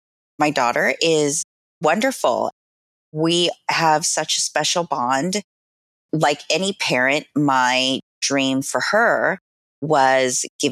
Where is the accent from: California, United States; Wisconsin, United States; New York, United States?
California, United States; Los Angeles; I am born and raised in Los Angeles. I went to school here. I raised my daughter here. So I am a true Angeleno.